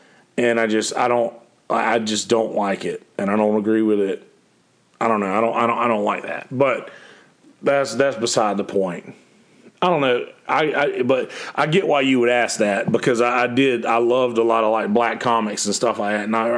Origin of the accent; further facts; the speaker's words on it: Bennettsville, South Carolina, United States; I'm from Bennettsville, South Carolina, and white folks are definitely a minority in Bennettsville